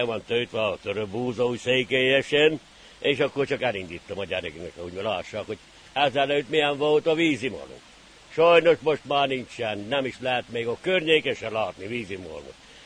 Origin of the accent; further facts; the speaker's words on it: Corund, Harghita, Romania; Alcsegnye utca 12 hámszám alatt.